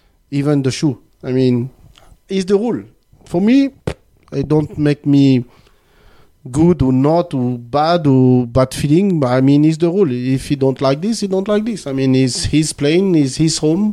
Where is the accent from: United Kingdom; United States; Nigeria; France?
France; English is a second language; Ron, I'm French. I'm not English.